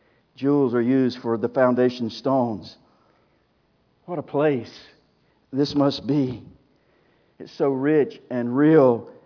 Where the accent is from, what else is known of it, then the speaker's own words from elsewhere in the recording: Mulberry, Florida, United States; I grew up down south, Mulberry, right by a phosphorus plant, so I know it's going to smell a little different than Mulberry.